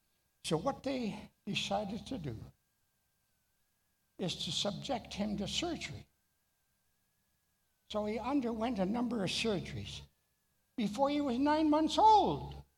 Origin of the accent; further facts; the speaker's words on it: Manitoba, Canada; I grew up in Manitoba, went to university in Winnipeg.